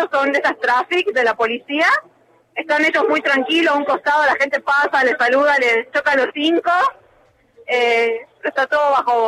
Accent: Tartagal, Salta, Argentina; now in Croatia; yo soy de Salta, de Tartagal, y vivo en Croacia hace 4 años.

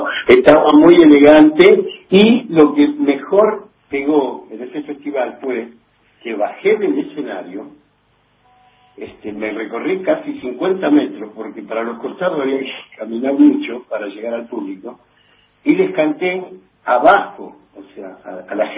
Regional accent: Buenos Aires, Argentina; somos porteños, somos del barrio, tenemos esa cosa de rock y tango

